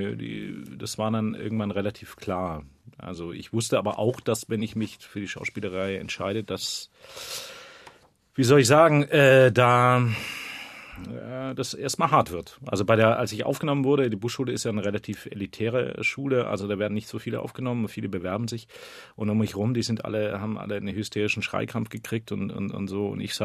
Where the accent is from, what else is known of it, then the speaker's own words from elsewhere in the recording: Baden-Württemberg, Germany; Aber für mich war das als Schwabe großartig.